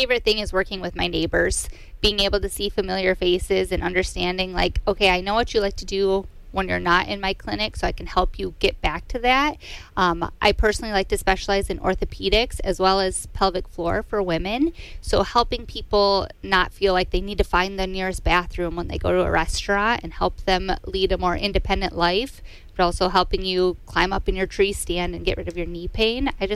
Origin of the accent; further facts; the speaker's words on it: Michigan, United States; now in Tomahawk, United States; I'm originally from Michigan, but moved here a few years ago.